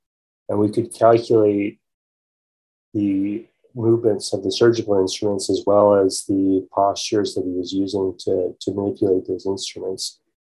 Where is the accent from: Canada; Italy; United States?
Canada; Calgary, Alberta; I grew up in Calgary, Alberta.